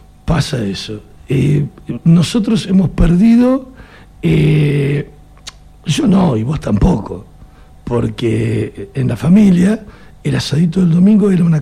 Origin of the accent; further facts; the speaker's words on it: Buenos Aires, Argentina; yo me crié en Buenos Aires, en el conurbano.